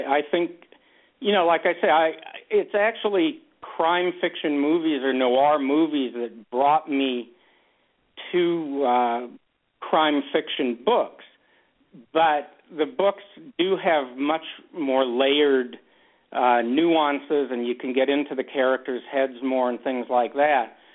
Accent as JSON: {"language": "English", "town": "Los Angeles", "region": "California", "country": "United States", "tie": "born or raised there", "said": "Well, I grew up in Los Angeles, and I like to say, although I'm getting less and less liking to say it, that I'm old enough to remember Los Angeles as it was when Raymond Chandler was writing about it."}